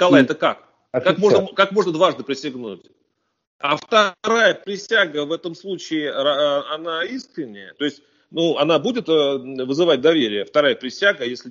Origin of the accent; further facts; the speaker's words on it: Belarus; американцы доверяют намного больше выборам своим, чем мы, белорусы